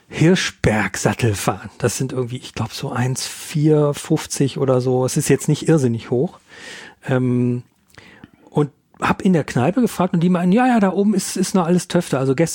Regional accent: North Rhine-Westphalia, Germany; ich komme aus dem Ruhrgebiet ursprünglich.

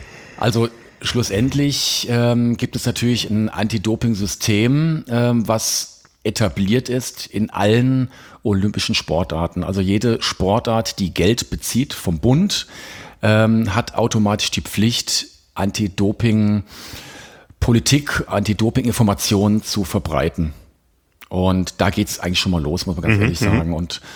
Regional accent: Hesse, Germany; now in Crailsheim, Germany; Hab in Frankfurt studiert, bin ja eigentlich Hesse. Jetzt lebe ich im süddeutschen Raum bei Schwäbisch Hall in Crailsheim.

